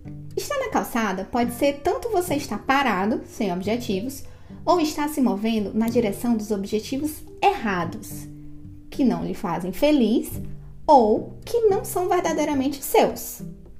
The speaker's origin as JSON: {"language": "Portuguese", "town": "Itapajé", "region": "Ceará", "country": "Brazil", "tie": "born or raised there", "also_born_or_lived": "Sobral", "said": "morei 8 anos em Sobral, cidade do interior do Ceará, e nos finais de semana eu ia para Itapajé, que é a minha terra natal."}